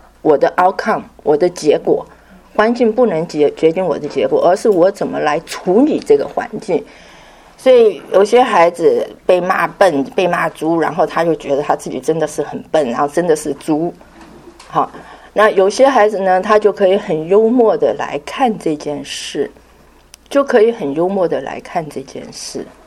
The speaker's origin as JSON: {"language": "Chinese", "country": "China", "said": "那看看我们中国人的背景"}